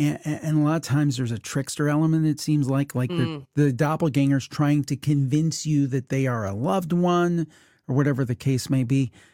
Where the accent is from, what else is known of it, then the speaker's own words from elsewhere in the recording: Ohio, United States; And coincidentally, from my home state here in the States of Ohio.